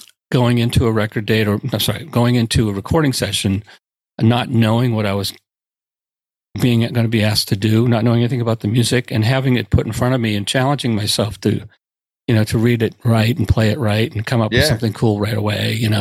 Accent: Brockton, Massachusetts, United States; I grew up in Brockton, Massachusetts. So I used to like to call the home of the work boot. And it's like nothing. It's a blue collar town, you know?

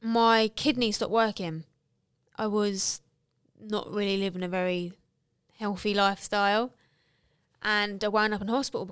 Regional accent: Ireland; I'm Irish. I'm fiery, okay?

